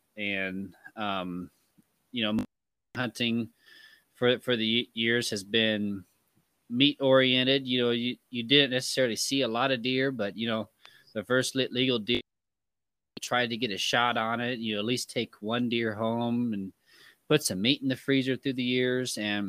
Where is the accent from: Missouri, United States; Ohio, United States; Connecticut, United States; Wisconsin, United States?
Missouri, United States; Kansas City; I am from Kansas City, Missouri.